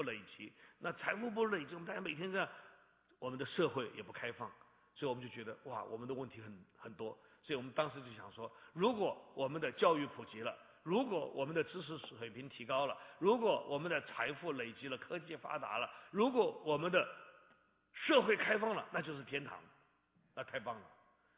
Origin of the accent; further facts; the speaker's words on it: Taiwan; 所以我是从台湾现代化走出来的人